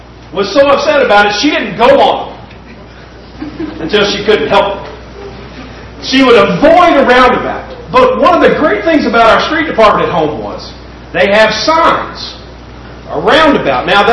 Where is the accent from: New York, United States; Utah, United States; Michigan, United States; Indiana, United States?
Indiana, United States; Valparaiso; In my hometown, in Valpo, there are some new traffic patterns.